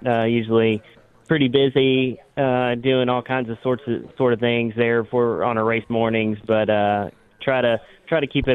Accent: Tennessee, United States; You know, obviously, I grew up in the Middle Tennessee area, been to many races at the Super Speedway

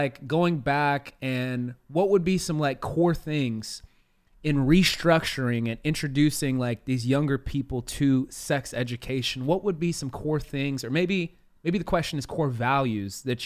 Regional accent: California, United States; I grew up here in California, specifically Northern California.

